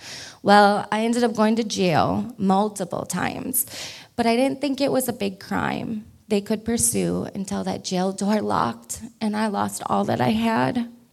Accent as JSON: {"language": "English", "town": "Green Bay", "region": "Wisconsin", "country": "United States", "tie": "born there", "said": "I was born here in Green Bay, Wisconsin."}